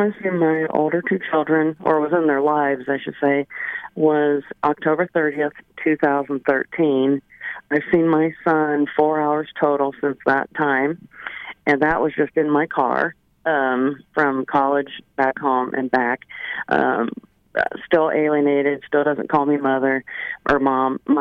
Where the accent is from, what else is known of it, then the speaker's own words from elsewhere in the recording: Iowa, United States; now in Texas, United States; I live in Texas right now. I'm from Iowa. My children are in Iowa